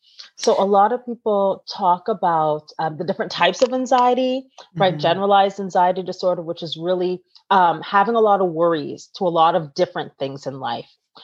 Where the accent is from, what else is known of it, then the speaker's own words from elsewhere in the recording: United States; And then being in an American standpoint where it's like, I am American, but still knowing there's a disconnect there